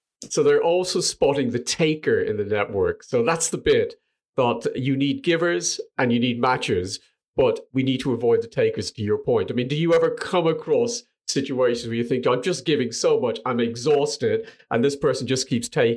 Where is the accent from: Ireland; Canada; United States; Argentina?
Ireland; because we always assume that networkers, being Irish, and I do this without even thinking, I talk a lot